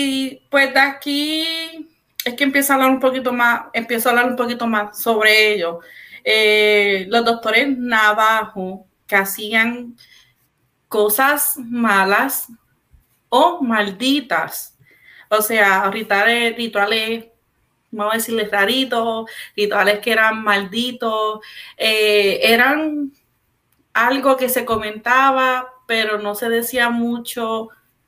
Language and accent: Spanish; Puerto Rico; en el lado acá como puertorriqueño